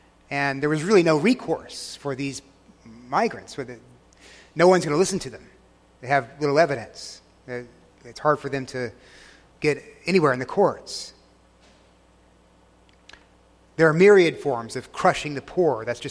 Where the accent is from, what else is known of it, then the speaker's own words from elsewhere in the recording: Texas, United States; I grew up in Texas, but that doesn't mean I know a lot about cows